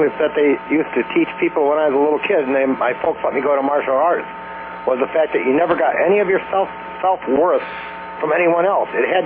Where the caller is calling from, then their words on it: Elgin, Illinois, United States; I'm calling from Elgin, Illinois.